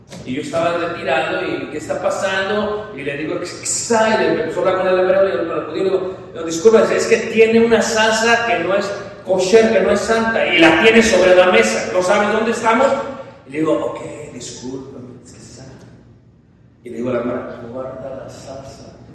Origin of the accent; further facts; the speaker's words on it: Mexico City, Mexico; moved away; Y llegamos ahí, no sé, yo soy de Ciudad de México, tal vez son de un pueblo